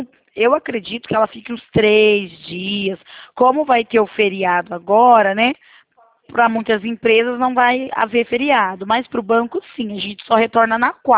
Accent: Presidente Prudente, São Paulo, Brazil; Sou de Presidente Prudente

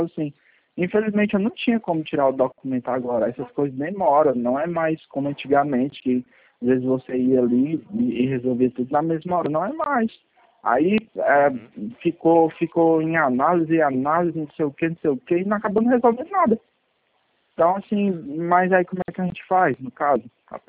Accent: Fortaleza, Ceará, Brazil; Se não tinha um lugar, que eu sou aqui de Fortaleza, não tinha um lugar onde eu pudesse ir para levar o meu documento

